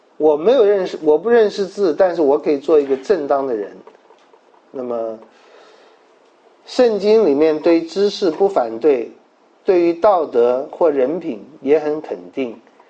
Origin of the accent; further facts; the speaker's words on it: China; 我们中国人也会说这句话嘛